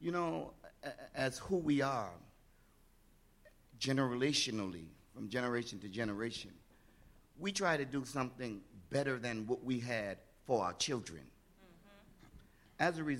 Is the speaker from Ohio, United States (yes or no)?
no; Charleston, South Carolina, United States; I'm from originally from Charleston, South Carolina. Charleston, South Carolina is the start of the Civil War in America.